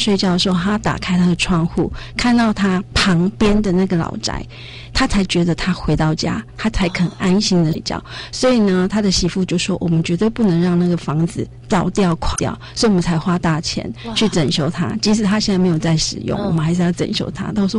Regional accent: Hualien County, Taiwan; now in Xinzhuang, Taiwan; 以前因为我是花莲人，所以以前呢，我别人问我说你是哪里人，我会告诉他，我说我是花莲人。

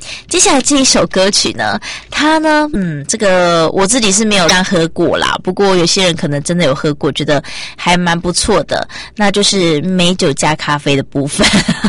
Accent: Taiwan; 另外一件事是我们台湾人也非常爱买哦

